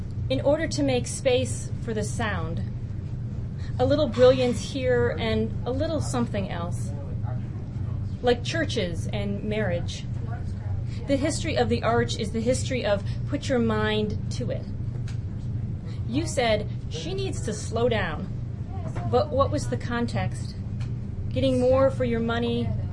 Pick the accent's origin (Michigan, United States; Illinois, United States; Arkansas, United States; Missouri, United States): Michigan, United States; I'm from Michigan, and our state stone is a fossil called the Petoskey Stone